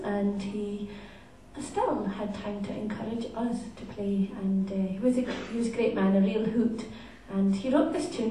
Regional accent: Deerness, Scotland, United Kingdom; Dearness is where we grew up on the Orkney Islands.

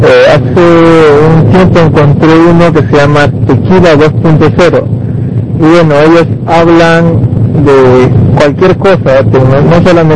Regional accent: Peru; a pesar de que soy peruano, tengo una afición por el tequila

